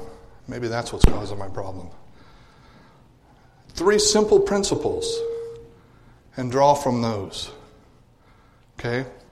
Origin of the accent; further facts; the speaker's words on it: Louisiana, United States; Now, I told you that I was raised in Louisiana. Now, it was only like 10 years of my life, but it had a magnificent impact on me when I was growing up.